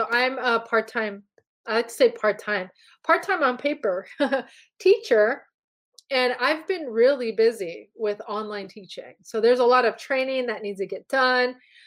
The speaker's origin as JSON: {"language": "English", "region": "California", "country": "United States", "tie": "born or raised there", "said": "I grew up in Southern California, so that's just what I like."}